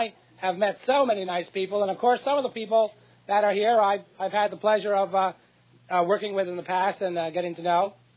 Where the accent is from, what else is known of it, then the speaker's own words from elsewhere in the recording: Massachusetts, United States; Hi, I'm from Mass.